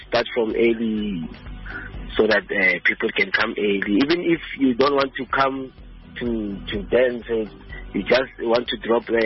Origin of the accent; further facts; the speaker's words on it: Pretoria, Gauteng, South Africa; So I was born and bred in Mamelodi.